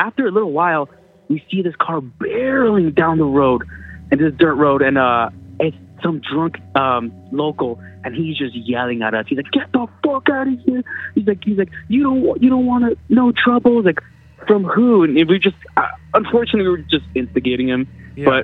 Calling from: Salt Lake City, Utah, United States; from Salt Lake City.

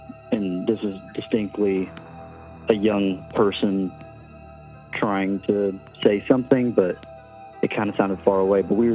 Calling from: Indiana, United States; from Indiana.

